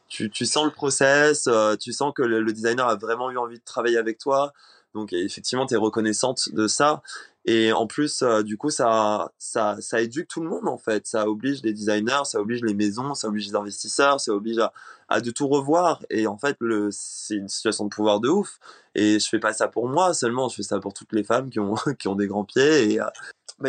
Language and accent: French; Réunion, France; born or raised there